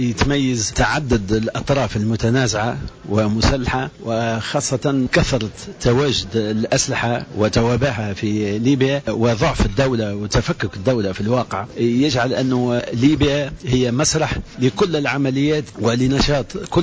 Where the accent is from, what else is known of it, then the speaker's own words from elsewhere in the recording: Tunisia; على بلادنا تونس.